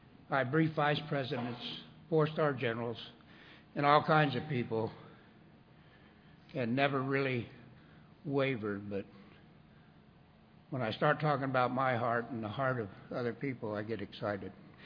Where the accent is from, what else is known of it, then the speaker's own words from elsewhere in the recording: Casper, Wyoming, United States; born there; now in Fayetteville, United States; I'm from Fayetteville, North Carolina, not originally. I was born in Casper, Wyoming, actually.